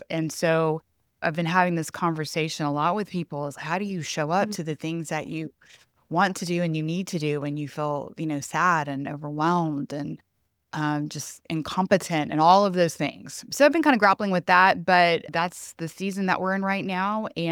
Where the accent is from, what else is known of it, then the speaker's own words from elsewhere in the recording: Houston, Texas, United States; I'm a big city girl. I grew up in Houston, a huge city.